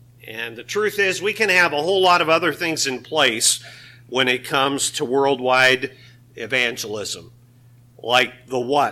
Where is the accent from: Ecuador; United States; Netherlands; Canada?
Canada; British Columbia; I grew up in British Columbia, and I watched your son Brett when he played in the BC Junior Hockey League as a 15 and 16-year-old kid